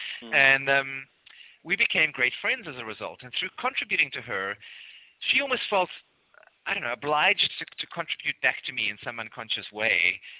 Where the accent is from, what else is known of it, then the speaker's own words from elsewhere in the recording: South Africa; I would be honored to, because I'm originally South African.